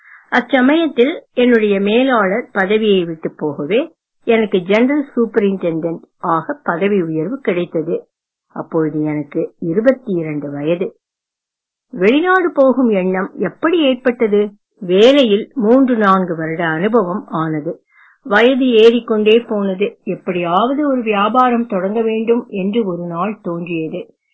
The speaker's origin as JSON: {"language": "Tamil", "town": "Sembanarkoil", "region": "Tamil Nadu", "country": "India", "tie": "born there", "also_born_or_lived": "Thanjavur", "said": "நான் என் அம்மா ஊராகிய செம்பனார் கோவிலில் பிறந்தேன்."}